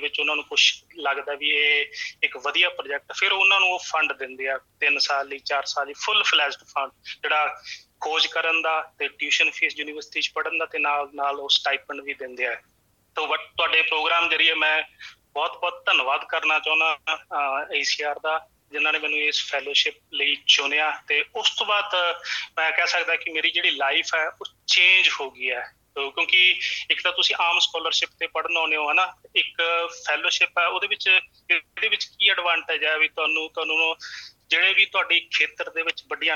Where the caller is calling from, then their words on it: Punjab, India; ਮੈਂ ਪੰਜਾਬ ਤੋਂ ਬੋਲ ਰਿਹਾ ਹਾਂ ਸਰ।